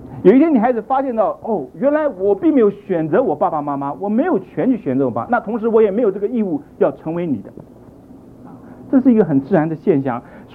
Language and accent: Chinese; China; 到今天我们中国人还是讲什么光宗怎么样耀祖啊，我们还是讲究这些光宗耀祖的思想